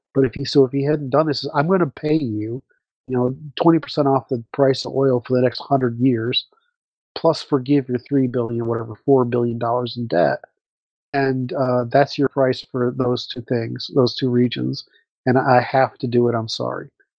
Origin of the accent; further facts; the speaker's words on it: Ukraine; I'm from Ukraine for a long time.